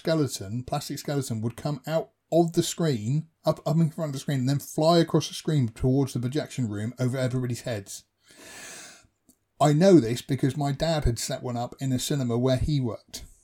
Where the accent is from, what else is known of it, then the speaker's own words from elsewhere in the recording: United Kingdom; As a British person, we have cricket, which is even more boring.